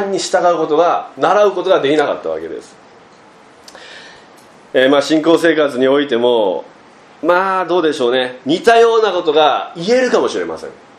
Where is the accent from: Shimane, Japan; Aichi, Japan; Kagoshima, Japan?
Kagoshima, Japan; 鹿児島から参りました